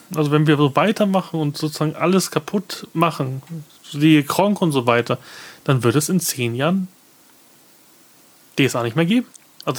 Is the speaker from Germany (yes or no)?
yes; Munich, Bavaria, Germany; Ich komme aus München.